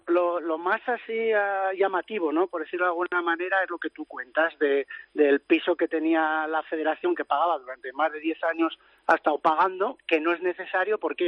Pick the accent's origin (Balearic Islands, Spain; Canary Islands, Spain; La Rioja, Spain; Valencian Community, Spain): La Rioja, Spain; Logroño; Yo soy de allí y he jugado en el Club Deportivo Logroñés. He tenido la suerte de vivir la época buena de Logroñés en el gol de las Gaunas en Primera División. Y me he criado allí, en los campos de La Rioja y en mi barrio, en Yagüe.